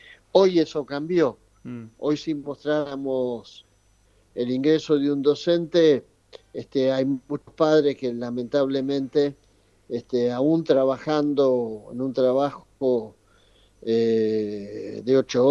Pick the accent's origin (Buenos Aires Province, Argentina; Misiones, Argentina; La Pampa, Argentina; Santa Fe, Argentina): Buenos Aires Province, Argentina; Ramos Mejía; born there; Yo nací en Ramos Mejía.